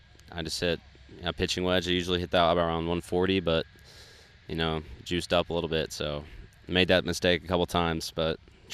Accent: Oklahoma, United States; Yeah, I mean, growing up in Oklahoma, I've played in the wind a lot and knew that it suited my game.

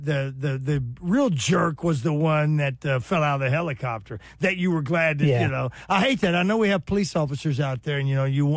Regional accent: Hot Springs, Arkansas, United States; Well, I grew up in Hot Springs with a couple of buildings that were, back in those days, you had

